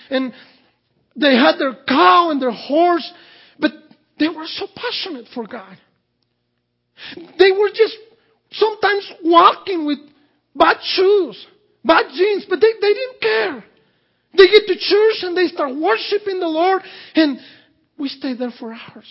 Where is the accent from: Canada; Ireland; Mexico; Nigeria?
Mexico; English is a second language; now in United States; We experience to see things that I never even dreamed of growing up in Mexico.